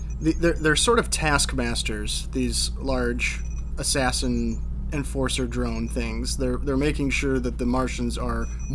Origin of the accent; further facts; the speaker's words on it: Illinois, United States; Yeah, and I mean, at this point now, everyone in the podcast is from Illinois.